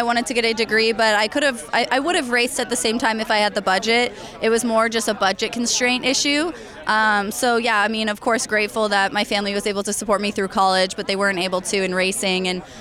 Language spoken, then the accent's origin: English; Colorado, United States; You know, I grew up in Colorado, so I was four-wheeling, snowmobiling, doing outdoorsy, you know, motorized vehicle things